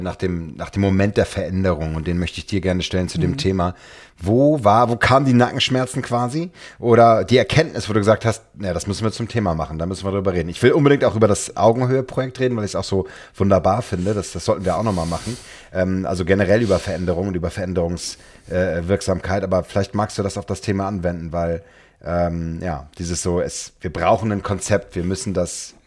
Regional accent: Hamburg, Germany; ich bin ja Hamburger

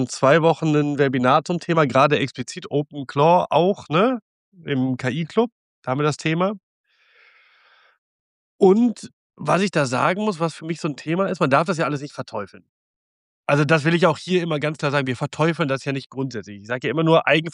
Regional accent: North Rhine-Westphalia, Germany; bei uns im Rheinland

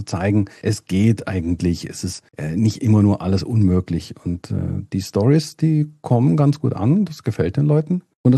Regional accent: Germany; now in Switzerland; Ich sage dann immer, ich komme ja ursprünglich aus Deutschland, also auf andere Seite der Grenze ganz nah.

